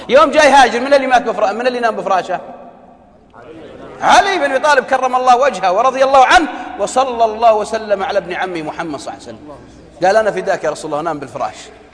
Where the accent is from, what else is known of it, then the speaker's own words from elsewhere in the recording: Najd, Saudi Arabia; على قول عندنا في نجد يقولون